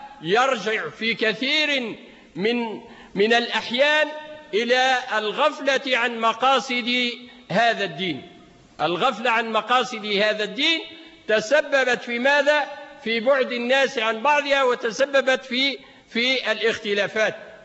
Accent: Tunisia; ولا يقول المثل عندنا في تونس

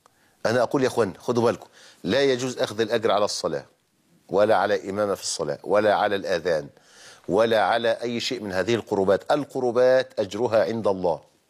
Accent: Egypt; احنا عندنا في مصر

